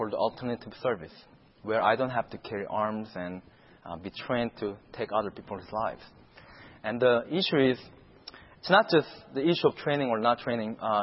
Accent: South Korea; English is a second language; now in United States; I'm from South Korea

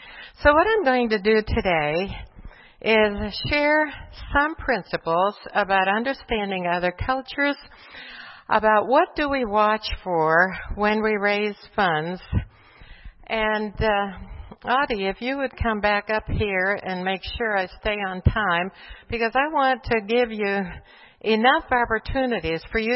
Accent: Bolivia; Whereas I grew up in Bolivia, where very frankly the Catholic Church had a lot to do with getting people into the habit of giving, even outside of the church.

